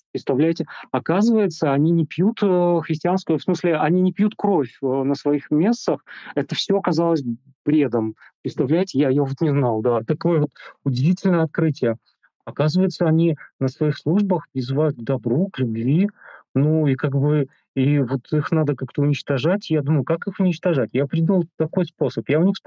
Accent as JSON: {"language": "Russian", "country": "Belarus", "said": "Ну, я из Беларуси, я из другой среды, из среды гораздо более литературоцентричной"}